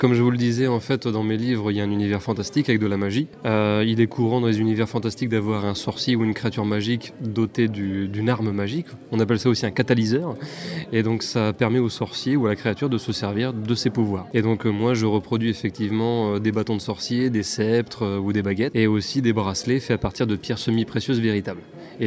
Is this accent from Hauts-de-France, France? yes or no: yes; Chauny, Hauts-de-France, France; je viens de Chauny, donc je suis né à Chauny, je vis Chauny, je dors Chauny, j'ai fait mes études là-bas.